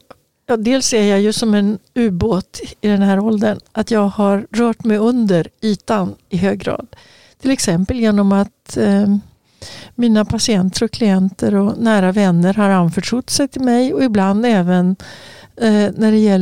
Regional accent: Örebro, Örebro County, Sweden; i Örebro där jag växte upp då, så fanns det liksom vissa byggnader.

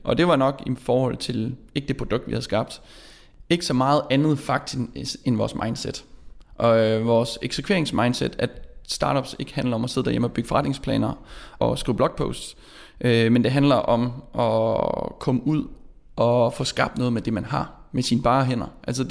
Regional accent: Vadum, North Denmark Region, Denmark; Kasper, han er en bunderøv ligesom mig selv. Han er fra Brovst, jeg er fra Vadum.

